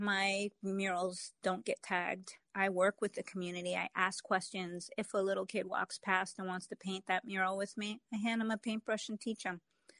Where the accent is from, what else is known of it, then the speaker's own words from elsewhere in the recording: New York City, New York, United States; I grew up in New York City.